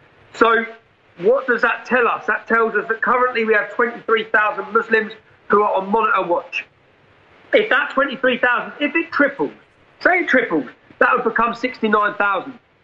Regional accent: Luton, East of England, United Kingdom; Well, if I bring you back to my hometown of Luton

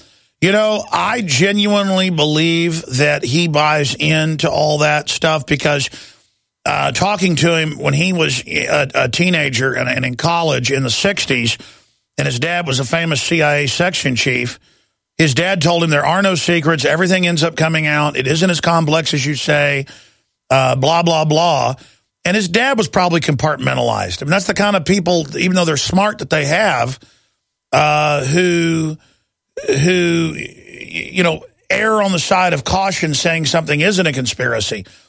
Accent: Dallas, Texas, United States; I grew up in Dallas, folks.

